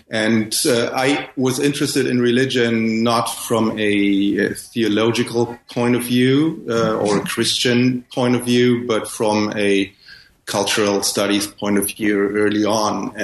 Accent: Ghana; born there; I was born in Ghana, where my father worked as a missionary in the 60s

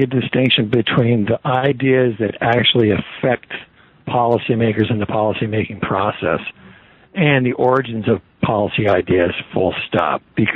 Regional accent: United States; Uwe is a Dane. I'm an American, so there are two cases right there.

